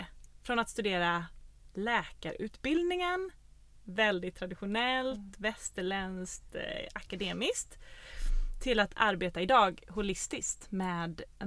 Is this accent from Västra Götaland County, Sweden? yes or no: yes; Gothenburg, Västra Götaland County, Sweden; Vi är ju alla från Göteborg, så det delar vi också.